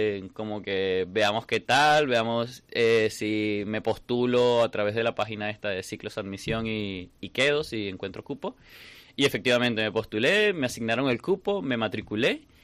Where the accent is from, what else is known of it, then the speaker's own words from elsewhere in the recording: Venezuela; moved away as an adult; also born or lived in Chile; now in Ourense, Spain; yo salí de Venezuela, me fui a Chile.